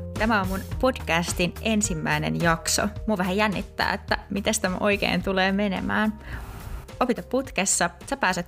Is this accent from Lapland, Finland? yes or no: no; Espoo, Uusimaa, Finland; Oon itse kotoisin Espoosta, ihana kaupunki